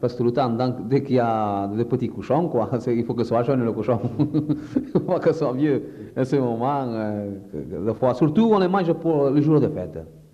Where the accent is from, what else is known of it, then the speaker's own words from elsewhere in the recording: Portugal; je suis portugais